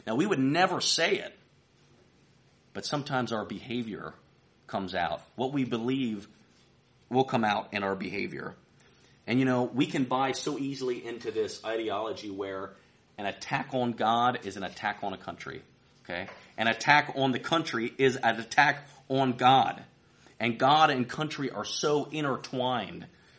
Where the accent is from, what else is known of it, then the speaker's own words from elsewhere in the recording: United States; But when I get so consumed with that I'm an American, that's idolatry.